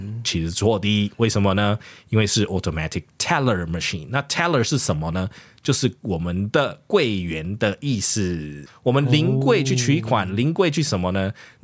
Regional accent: Taiwan; 没错，我们台湾人对投资理财很强

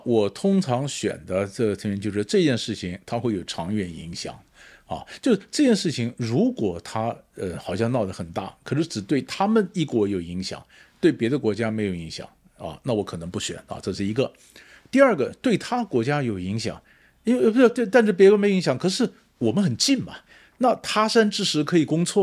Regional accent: Taiwan; 我们台湾人呢、啊，跟拉丁美洲啊，心理上、地理上都很遥远

